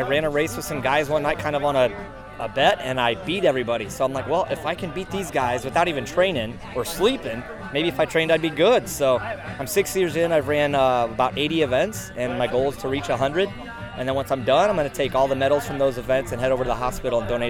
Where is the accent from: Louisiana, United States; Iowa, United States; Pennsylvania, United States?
Iowa, United States; Waukee; I'm from Waukee, Iowa.